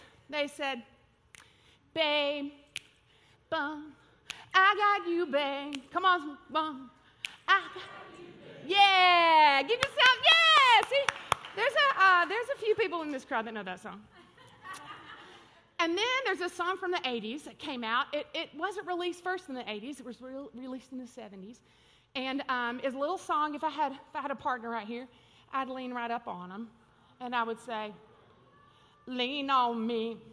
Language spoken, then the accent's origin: English; Georgia, United States; now in Texas, United States; in Georgia, all of our family's in Georgia, and I'm a little Georgia peach from a long time ago, but I'm a Texan now, don't worry.